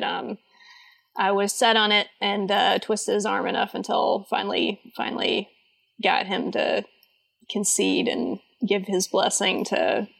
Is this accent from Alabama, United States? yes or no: yes; Auburn, Alabama, United States; I grew up in Auburn, Alabama, which is mostly known for its sports teams.